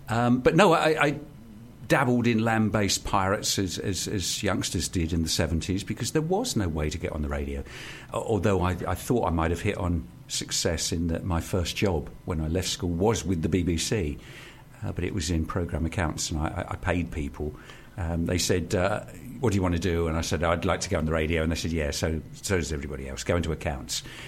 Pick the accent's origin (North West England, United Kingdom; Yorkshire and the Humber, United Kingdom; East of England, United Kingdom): East of England, United Kingdom; Burnham; I lived in Burnham. I still do live in Burnham. I grew up in Burnham.